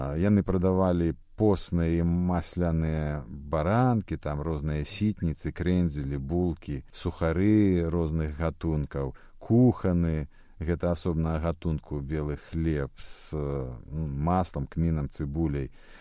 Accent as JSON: {"language": "Ukrainian", "region": "Minsk", "country": "Belarus", "tie": "born or raised there", "said": "Ми обидва народилися і виросли у Мінську і вельми болюче переживаємо поступову страту нашим городам свого історичного обличчя."}